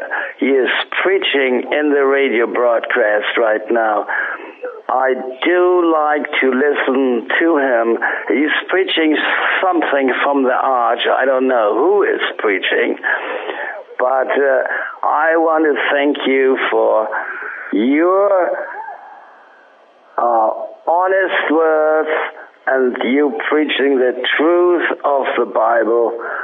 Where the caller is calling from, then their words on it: Hamburg, Germany; I'm calling from Germany.